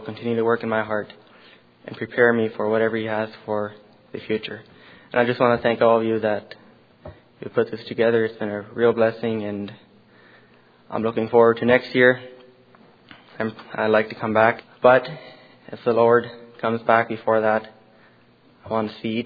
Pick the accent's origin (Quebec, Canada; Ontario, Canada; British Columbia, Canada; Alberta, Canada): Alberta, Canada; Hinds Creek; from Hinds Creek, Alberta. If you're wondering where it is, you can look it up on the map.